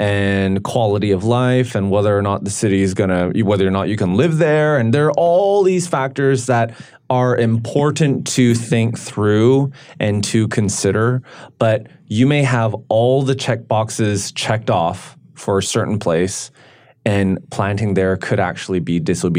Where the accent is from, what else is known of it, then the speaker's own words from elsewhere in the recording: Vancouver, British Columbia, Canada; because I'm Korean, that it would be easy, but I grew up in Vancouver. I was born and raised in Vancouver, and even living in Korea was quite, not stressful